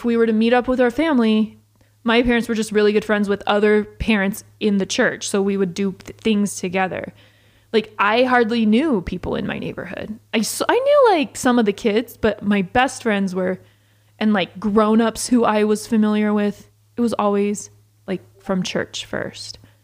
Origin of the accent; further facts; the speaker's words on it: Georgia, United States; I like growing up in Georgia, like people thought Mormons were super weird.